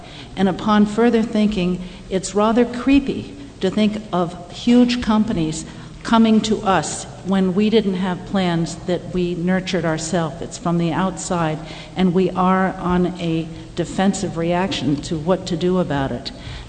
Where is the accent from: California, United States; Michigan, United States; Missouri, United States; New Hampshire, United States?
New Hampshire, United States; Alexandria; from Alexandria, New Hampshire